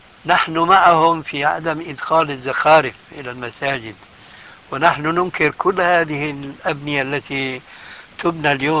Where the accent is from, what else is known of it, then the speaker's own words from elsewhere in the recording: Syria; كما كانوا يفعلون عندنا في سوريا من عهد قريب